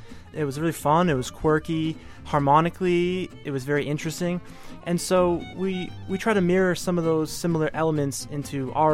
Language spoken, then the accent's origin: English; Marlborough, Massachusetts, United States; I grew up around Boston from Marlborough, Mass.